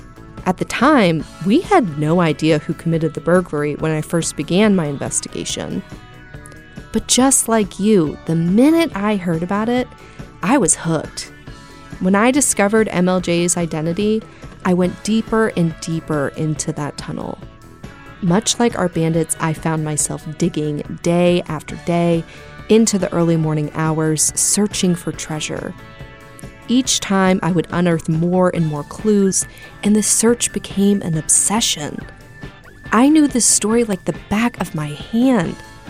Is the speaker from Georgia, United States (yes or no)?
yes; Marietta, Georgia, United States; I told you I was drawn to this story because I grew up in Marietta. I traveled over Roswell Street countless times in my life, unknowingly passing a piece of local history each time.